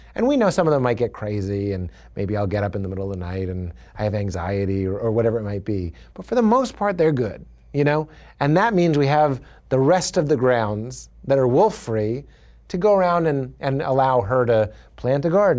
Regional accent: New Brunswick, New Jersey, United States; growing up in New Brunswick, two Jersey jokes, I don't know why. But I want to be clear, I love New Jersey.

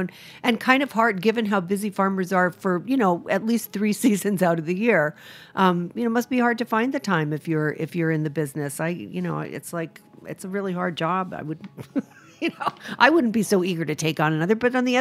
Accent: Rhode Island, United States; I know a bunch of farmers, and I'm from Rhode Island, and there's a lot of farmers there that lease land.

